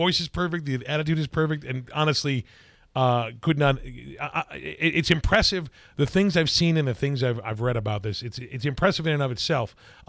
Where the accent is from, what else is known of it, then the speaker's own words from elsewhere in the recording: Chicago, Illinois, United States; I'm from Chicago, at least I choose to be